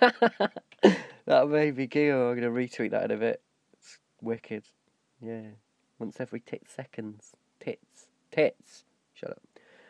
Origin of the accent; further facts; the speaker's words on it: England, United Kingdom; of course I'm English.